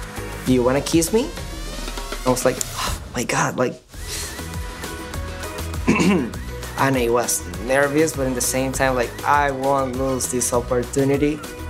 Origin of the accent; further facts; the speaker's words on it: Caracas, Capital District, Venezuela; Dominican Republic, but I'm from Venezuela, Caracas.